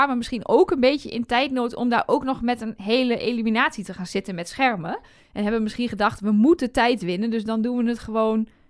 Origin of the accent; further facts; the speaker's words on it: Netherlands; Ik ben een Nederlander.